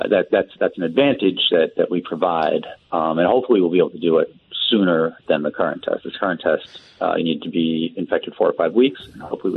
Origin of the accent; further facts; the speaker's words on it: New York City, New York, United States; I am an American. That is always the next question. I grew up in New York City, but I came up there and had a great time, actually.